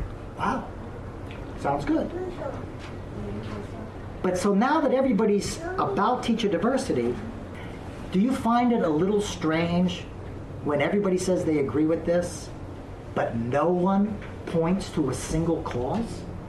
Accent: New York City, New York, United States; Recall that, I grew up in New York City. I was a student in the 60s and graduated high school in 71.

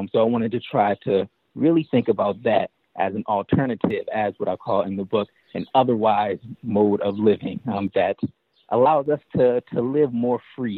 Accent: Philadelphia, Pennsylvania, United States; I mean, I grew up in Philly, and hip-hop was, in many ways, our unofficial language.

